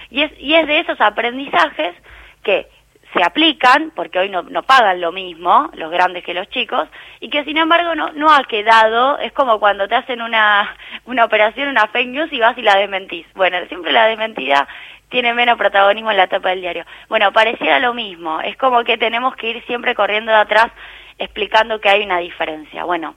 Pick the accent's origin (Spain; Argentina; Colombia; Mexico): Argentina; Rosario, Santa Fe; Sí, efectivamente vengo de Rosario, además, bueno, mi familia es del norte de la provincia de Santa Fe, así que conozco muy bien toda la provincia.